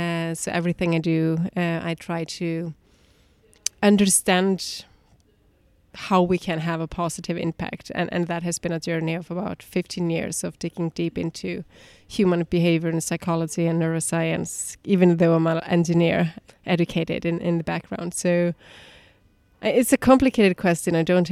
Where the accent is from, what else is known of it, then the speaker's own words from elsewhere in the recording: Iceland; So originally I'm from Iceland. So I also see with that, even though I've not lived in that many countries as you have, I've also had the background of moving a lot. I think I've counted probably 17 addresses